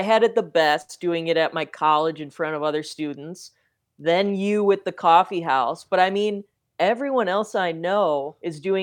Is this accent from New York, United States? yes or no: no; West Allis, Wisconsin, United States; Yeah, so I born and raised in West Allis, Wisconsin